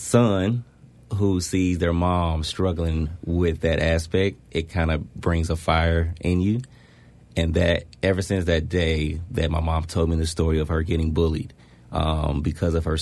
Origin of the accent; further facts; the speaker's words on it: Monroeville, Alabama, United States; So, I'm from Monroeville, Alabama. If you've never heard of it, it's home of the To Kill a Mockingbird. That is my hometown.